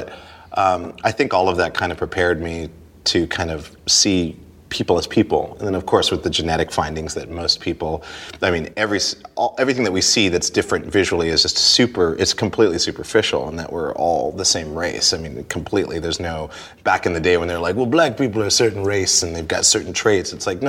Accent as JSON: {"language": "English", "region": "Montana", "country": "United States", "tie": "born or raised there", "said": "I mean, when I was a kid, I mean, I grew up in Montana, so there weren't a lot of black kids or kids of other races, really."}